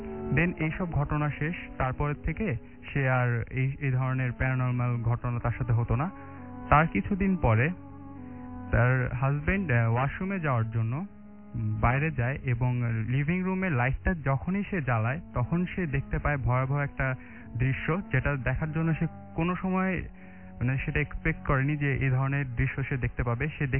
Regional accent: Dhaka, Dhaka Division, Bangladesh; মিরপুর থেকে এসেছি।

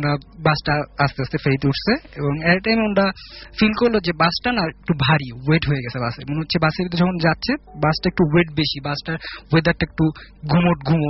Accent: Madaripur, Dhaka Division, Bangladesh; প্রতিবার আমার গ্রামের বাড়ি হচ্ছে মাদারীপুর আমি মাদারীপুর যখন যাই প্রতিবার ওই রাস্তা দিয়ে যেতে হয়

